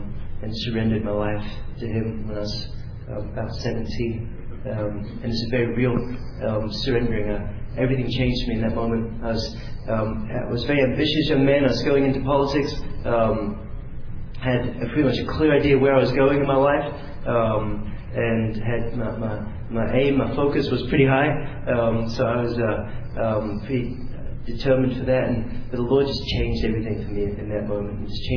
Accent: Scotland, United Kingdom; accent: English; So growing up in Scotland as a young believer was a very, very lonely existence. So I had an English accent

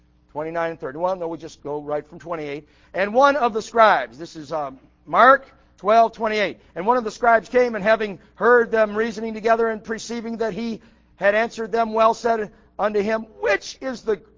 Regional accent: England, United Kingdom; I'm an Englishman. I don't know what Sheol is.

